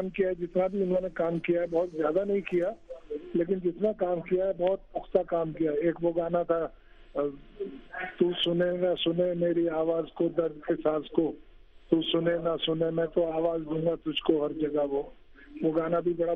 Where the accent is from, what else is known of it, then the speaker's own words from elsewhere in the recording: Aligarh, Uttar Pradesh, India; moved away as an adult; دراصل بچپن میں پیدا ہی علی گڑھ میں ہوا تھا, علی گڑھ یونیورسٹی کیمپس میں پیدا ہوا